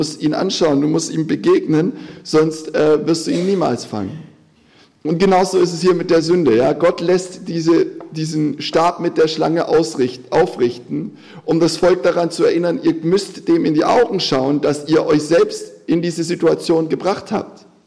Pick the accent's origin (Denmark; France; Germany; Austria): Germany; Baden-Württemberg; ich komme ja aus Schwaben, da hat man immer gesagt, das darfst du fein nicht.